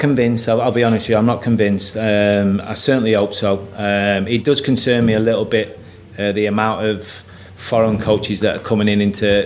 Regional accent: United Kingdom; Maybe biased as a British coach

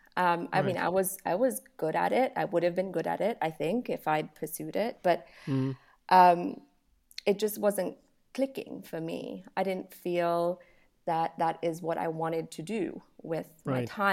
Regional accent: Nairobi, Kenya; moved away as an adult; I spent my childhood growing up in Nairobi. That's where I went to school.

